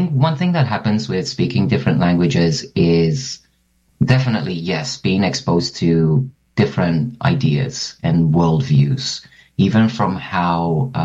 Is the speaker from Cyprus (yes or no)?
yes; Cyprus; And it's interesting growing up in Cyprus because in schools you're taught proper Greek. But speaking to folks, like even outside during recess, like you switch to Cypriot dialect.